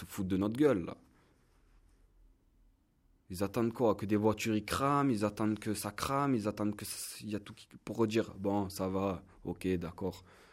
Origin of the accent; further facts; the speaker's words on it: France; born there; Pour lui, je suis pas français, même si je suis né en France.